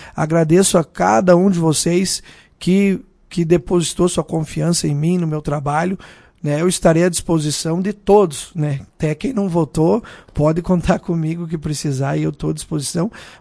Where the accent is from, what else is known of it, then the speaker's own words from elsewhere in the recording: Vacaria, Rio Grande do Sul, Brazil; Eu sou natural de Vacaria.